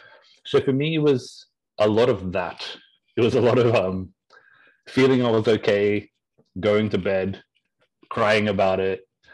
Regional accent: Australia; now in Canada; I was from Australia. I'm currently based in Canada

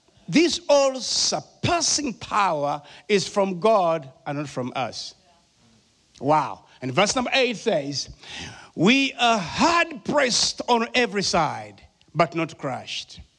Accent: Uganda; accent: African; English is a second language; So I pray that you will be able to understand my good African accent. That is my prayer. Uganda was a British colony.

